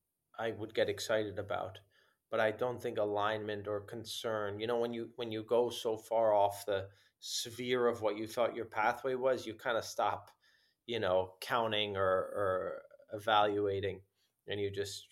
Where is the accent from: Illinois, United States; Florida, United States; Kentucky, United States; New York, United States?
New York, United States; I think that's one of the benefits of growing up in New York. That comes with a lot of the downsides of growing up in a big city